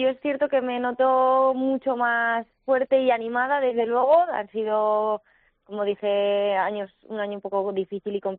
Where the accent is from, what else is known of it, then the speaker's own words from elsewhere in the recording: Tudela, Navarre, Spain; para mí Tudela tiene un valor especial, es cantar en mi tierra, en la cuna de mi vida